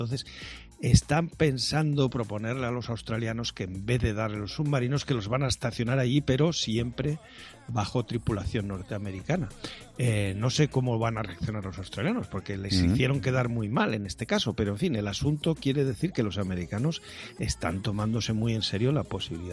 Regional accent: Castejón de Sos, Aragon, Spain; Nunca he dejado de estar censado en mi pueblo, en Castejón de Jos.

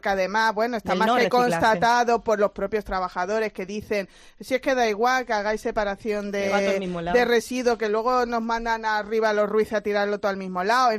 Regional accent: Andalusia, Spain; Yo que además, que soy de la Costa del Sol, mi reciclaje de plásticos y de cartones lo recoge el consorcio y lo lleva a Casares.

